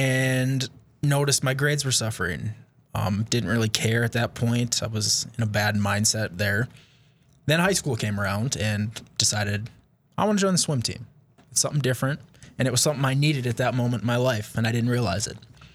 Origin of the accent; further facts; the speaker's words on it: Mandan, North Dakota, United States; I was born in Bismarck and I grew up in Mandan, so I'm a Mandan kid.